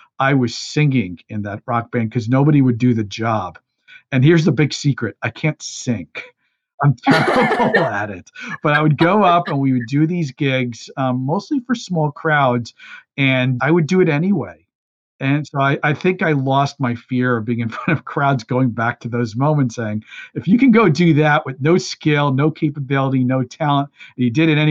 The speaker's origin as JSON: {"language": "English", "town": "Brooklyn", "region": "New York", "country": "United States", "tie": "born or raised there", "also_born_or_lived": "Westchester County, New York", "said": "I moved from Brooklyn, New York to Westchester County, New York, which if you don't know the New York area, they might as well be two different countries in terms of lifestyle."}